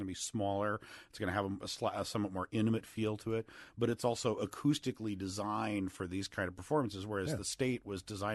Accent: Fargo, North Dakota, United States; a group actually out of my hometown, Fargo, North Dakota, called

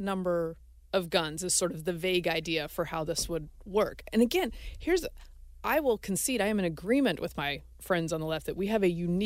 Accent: North Carolina, United States; I grew up on Tobacco Road. I got the best of ACC basketball.

